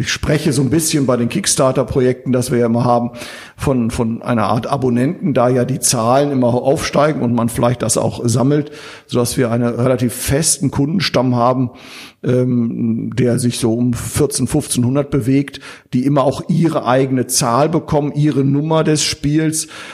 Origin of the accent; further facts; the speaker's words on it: Northern Germany, Germany; Als Norddeutscher sagen wir mal das Wort Horizont.